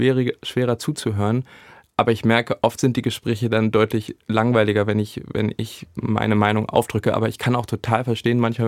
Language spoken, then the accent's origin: German; Saxony-Anhalt, Germany; ich komme aus Sachsen-Anhalt